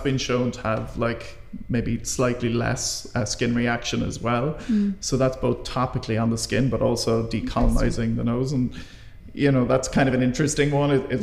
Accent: Ireland; by nature of an Irish population, we are Irish women are more likely to have a kind of skin reaction.

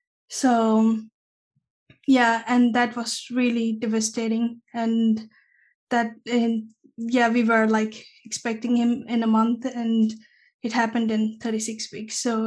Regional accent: Tamil Nadu, India; English is a second language; moved away as an adult; now in Denmark; I'm born and brought up in India. And I'm from Tamil Nadu, which is in the southern part of India.

